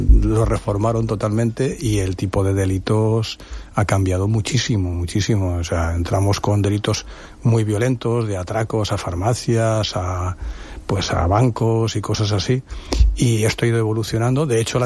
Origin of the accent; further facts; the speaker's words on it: Novelda, Valencian Community, Spain; yo de hecho soy de Novelda, soy de aquí de la provincia.